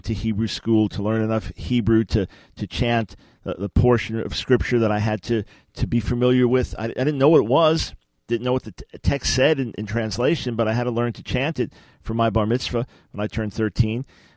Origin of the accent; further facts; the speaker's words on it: New York City, New York, United States; born there; I was born in New York City, 1955.